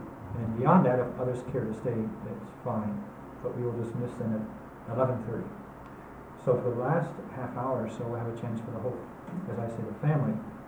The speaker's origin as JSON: {"language": "English", "town": "Indio", "region": "California", "country": "United States", "tie": "born or raised there", "said": "And where I was born was on the Indio Desert. In Spanish, Indio is Indian. It's the town I was born in and raised as a young child."}